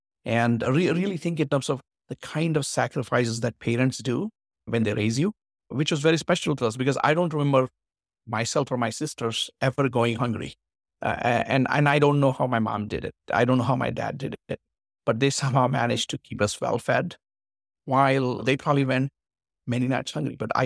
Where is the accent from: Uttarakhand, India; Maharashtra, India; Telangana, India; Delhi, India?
Telangana, India; Hyderabad; first language Marathi; English is a second language; my father was of the opinion, Marathi is my mother tongue, even though I was born in Hyderabad.